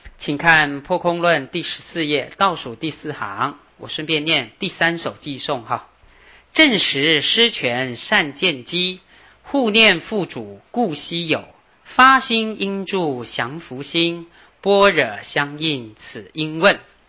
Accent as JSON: {"language": "Chinese", "country": "China", "said": "我们中国人很不喜欢这样，会觉得哎呀，袒胸露背啊，对不对？"}